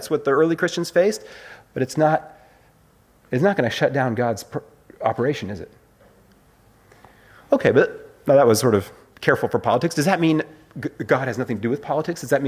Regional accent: United States; I was a kid in the States, I grew up in the States

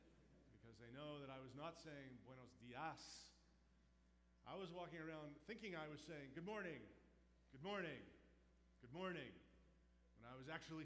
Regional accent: Canada; as a Canadian, I grew up not really paying any attention to French lessons, let alone having zero exposure to Spanish.

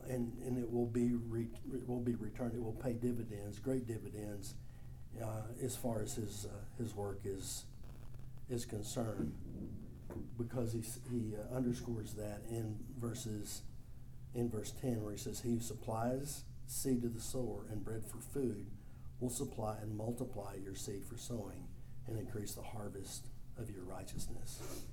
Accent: Longview, Texas, United States; I grew up in Longview, Texas, as I mentioned.

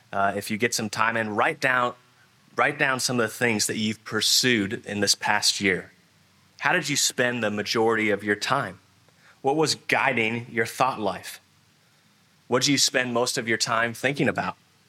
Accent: United States; Many of my friends that are in my stage of life back in my home country in the U.S. are on maybe their third or fourth home

